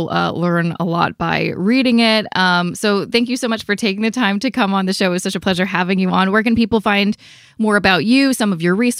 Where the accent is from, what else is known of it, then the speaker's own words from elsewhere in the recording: Vancouver, British Columbia, Canada; I hope to also do one in Vancouver, because that's my hometown.